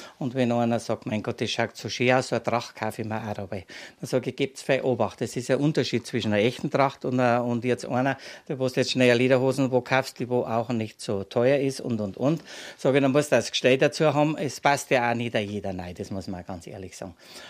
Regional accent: Bayrischzell, Bavaria, Germany; born there; so wie ich 25 Jahre Vorstand des Trachtenvereins war, ein gebürtiger Bayerisch-Zeller ist

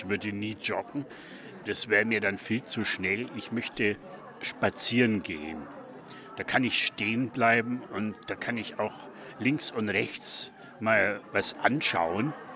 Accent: Bavaria, Germany; accent: Franconian; In meinem eigenen Dialekt würde ich nie von Gehen sprechen. Als Franke sage ich, ich lauf.

